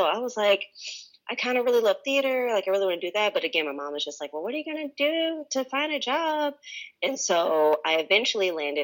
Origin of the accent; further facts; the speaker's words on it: Chicago, Illinois, United States; The long answer, or longer answer, is, let's see, born and raised in Chicago.